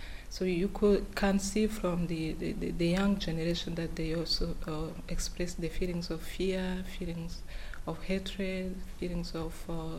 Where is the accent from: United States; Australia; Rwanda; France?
Rwanda; and I come from Rwanda.